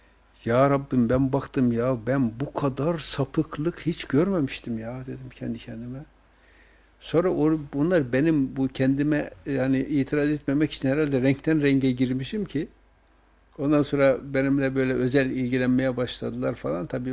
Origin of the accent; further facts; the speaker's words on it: Erzurum, Turkey; Ben Erzurum'da işte büyüdüm, şey yaptım.